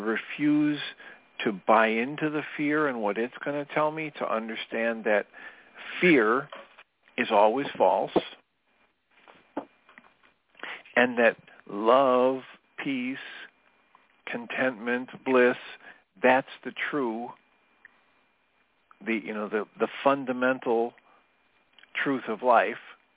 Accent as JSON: {"language": "English", "region": "Midwest", "country": "United States", "tie": "born or raised there", "said": "I was raised by a mechanical engineer, and I was raised in here in America, in the Midwest, very practical, very results-oriented."}